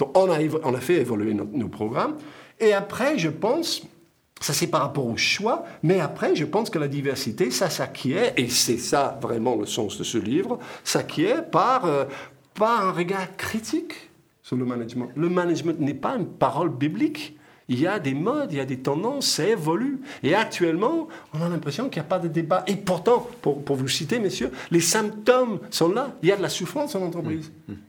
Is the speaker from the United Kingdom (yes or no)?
yes; England, United Kingdom; Moi, donc, je suis d'Angleterre.